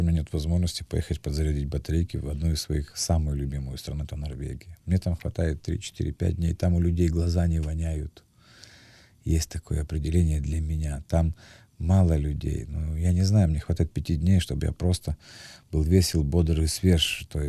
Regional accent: Kyiv, Ukraine; я вырос на Борщаговке, я из дворовой компании

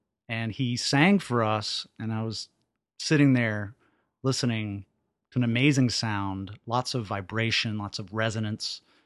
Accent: Dallas, Texas, United States; I did. I grew up in East Dallas.

